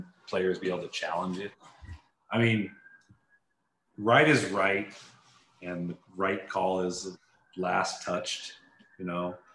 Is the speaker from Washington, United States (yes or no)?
yes; Seattle, Washington, United States; You know, I grew up in Seattle.